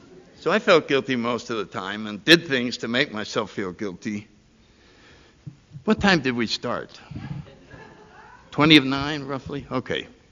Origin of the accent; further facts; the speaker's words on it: New Haven, Connecticut, United States; And I grew up in New Haven. I went to a little prep school outside, and it fed right into Yale University.